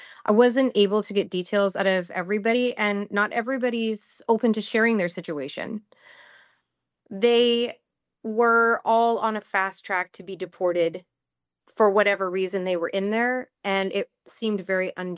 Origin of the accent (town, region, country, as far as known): Canada; born or raised there